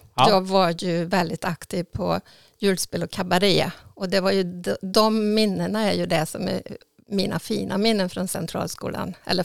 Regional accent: Folkabo, Västra Götaland County, Sweden; Nej, jag är uppvuxen i Folkabo.

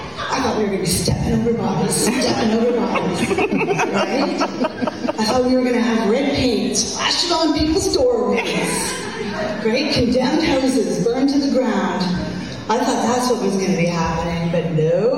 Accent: Canada; And as one Canadian to a bunch of other Canadians, you know I don't mean that.

